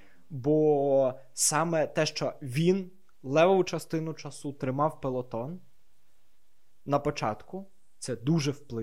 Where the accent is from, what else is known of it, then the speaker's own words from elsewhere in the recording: Kharkiv, Kharkiv Oblast, Ukraine; Я вже думав, доведеться згадувати, що я з Харкова з Салтівки.